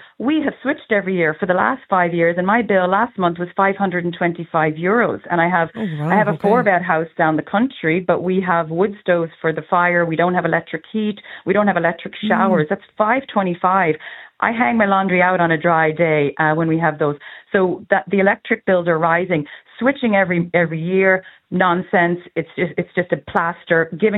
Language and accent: English; United States; now in Canada; Now, in case you can't tell, I'm from America. I've lived here 23 years.